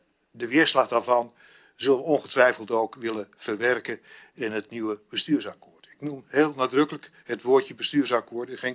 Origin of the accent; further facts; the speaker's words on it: Noordoostpolder, Flevoland, Netherlands; Ik ben opgegroeid in de Noordoostpolder, waar mijn vader een akkerbouwbedrijf exploiteerde.